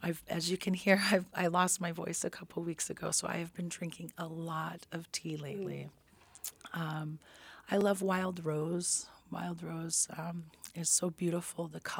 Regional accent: Ketchikan, Alaska, United States; I'm Simshian from the Eagle Clan. I'm originally from Ketchikan.

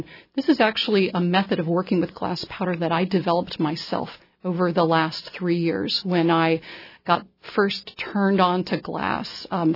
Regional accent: Southwest, United States; especially since I'm a desert rat. I grew up in the Southwest.

